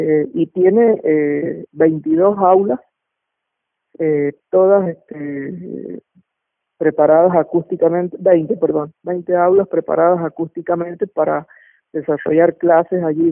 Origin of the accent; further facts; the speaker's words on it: San Juan, Argentina; los músicos que somos de acá de San Juan